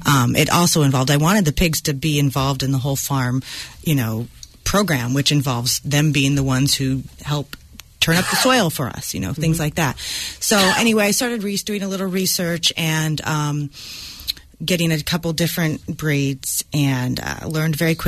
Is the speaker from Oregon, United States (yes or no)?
no; Sebastopol, California, United States; I grew up in Sebastopol raising animals. You know, I'm not a farm girl because it was more of a homestead.